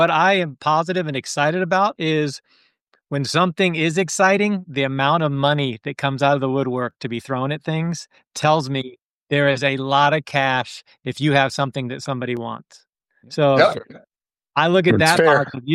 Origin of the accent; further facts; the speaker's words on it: Alabama, United States; I don't know anything but winning. I'm from Alabama.